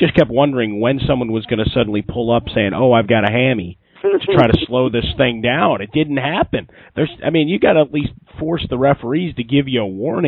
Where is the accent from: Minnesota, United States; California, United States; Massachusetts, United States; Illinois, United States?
Illinois, United States; Chicago; these high-octane offenses that we're expecting to see in Chicago, my hometown.